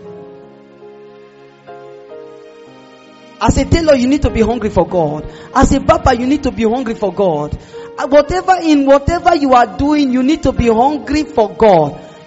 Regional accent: Nigeria; accent: Nigerian English; I'm using Nigerian English.

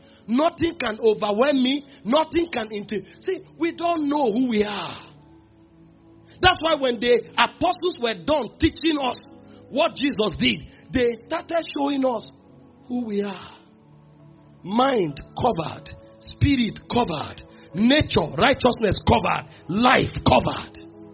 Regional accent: Nigeria; I'm Nigerian.

